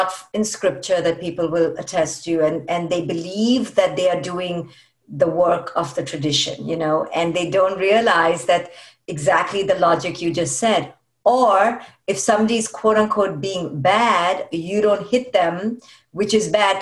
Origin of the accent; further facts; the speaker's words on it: India; I use India as an example, because I'm Indian, so people won't think I'm putting Indian people down.